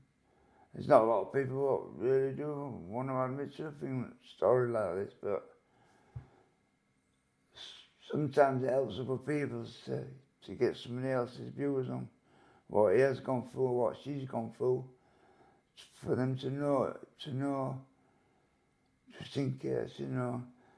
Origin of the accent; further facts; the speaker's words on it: Leeds, Yorkshire and the Humber, United Kingdom; I've grown up from being born to 7 years old in Altamore Road in Leeds.